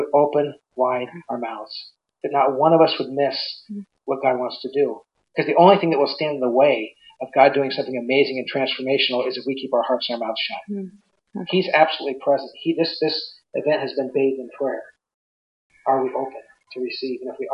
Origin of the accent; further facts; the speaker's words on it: Huntington Beach, California, United States; I grew up in along the coast in Southern California in an area called Huntington Beach. I was born in Newport Beach. Huntington Beach was 5 minutes from the ocean.